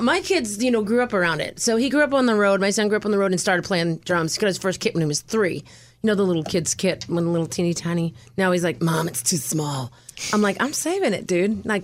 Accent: Holliston, Massachusetts, United States; But I was born and raised in Holliston, Massachusetts, about 30 miles west of Boston.

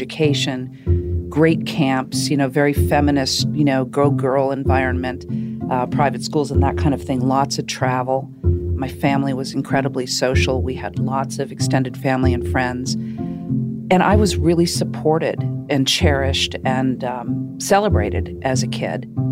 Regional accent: Shaker Heights, Ohio, United States; I grew up in Shaker Heights, Ohio. My father was a surgeon, my mother, a stay-at-home mother.

